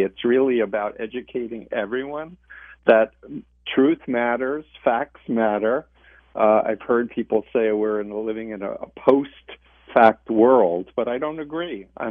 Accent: United States; The last thing I want to do is play into Russian hands because I'm an American and I don't want to sow division.

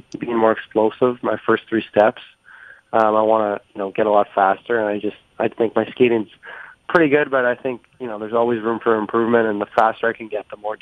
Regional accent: Ottawa, Ontario, Canada; like you said about growing up in Ottawa, I was a Sens fan and loved watching the Sens.

